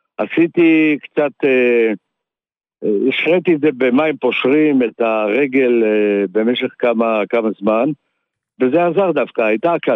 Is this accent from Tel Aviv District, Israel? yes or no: yes; Ramat Gan, Tel Aviv District, Israel; אני מרמת גן